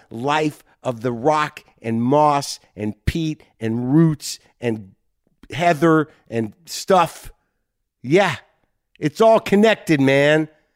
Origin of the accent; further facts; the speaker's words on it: United States; that's me being an American and not very polite.